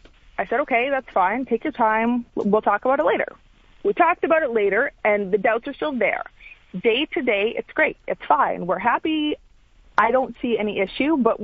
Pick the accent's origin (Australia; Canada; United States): Canada; Alberta; We're both from Alberta, so it's going to work out perfectly.